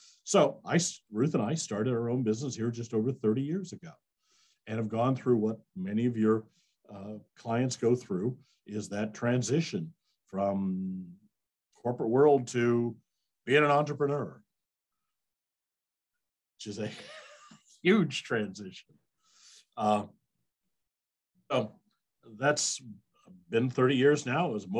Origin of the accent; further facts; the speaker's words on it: Iowa, United States; I'm a Midwestern boy. I grew up in Iowa.